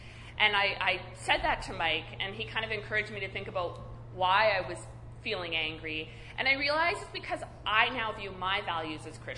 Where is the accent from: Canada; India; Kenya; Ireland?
Canada; Halifax, Nova Scotia; So I was raised in the Unitarian Universalist Church in Halifax.